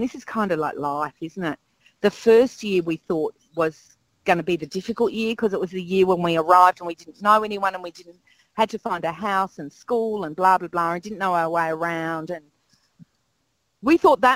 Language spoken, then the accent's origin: English; Queensland, Australia; I'm a Queenslander.